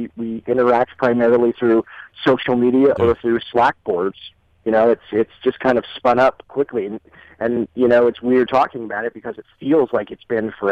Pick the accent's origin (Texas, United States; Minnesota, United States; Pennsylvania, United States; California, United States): California, United States; Alameda; and then I got connected with another group in my hometown of Alameda